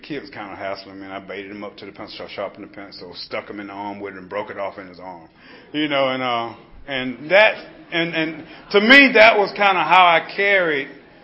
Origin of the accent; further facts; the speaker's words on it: Albany, Georgia, United States; born there; And I was born in Albany, South Georgia. And I rode by this school, this elementary school.